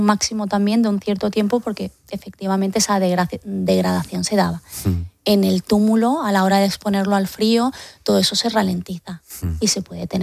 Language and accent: Spanish; Andalusia, Spain; yo soy andaluza